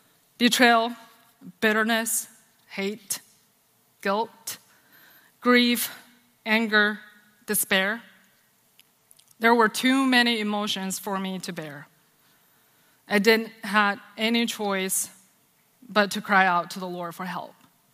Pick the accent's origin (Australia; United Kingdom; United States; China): China; I grew up an atheist in China. My parents were teachers who valued academics highly.